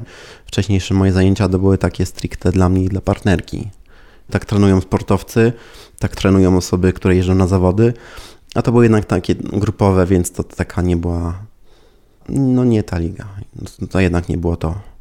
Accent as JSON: {"language": "Polish", "town": "Athens", "region": "Attica", "country": "Greece", "tie": "born or raised there", "also_born_or_lived": "Poland", "said": "Ja byłem wychowany w Atenach, gdzie był potężny hałas, potężny ruch. Byłem z tym oswojony. Z Polski pochodzę, z dość małego miasta."}